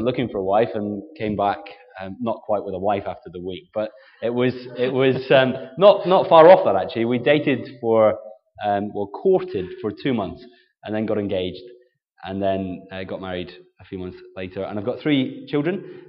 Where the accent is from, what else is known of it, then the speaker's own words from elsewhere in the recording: Scotland, United Kingdom; moved away as an adult; I come from Scotland originally. So I kind of was born way back in 1978 and lived in Scotland until 1996. And I kind of grew up in a I grew up in a Christian family.